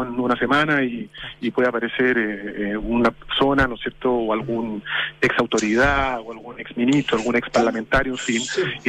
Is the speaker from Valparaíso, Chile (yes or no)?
no; Vitacura, Santiago Metropolitan Region, Chile; nosotros sí somos de Vitacura